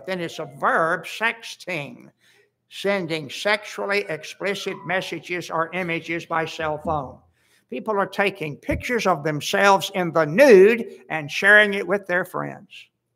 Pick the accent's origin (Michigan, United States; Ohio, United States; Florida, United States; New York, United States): Florida, United States; I grew up in South Florida. Some of the best honey you can have is orange blossom honey.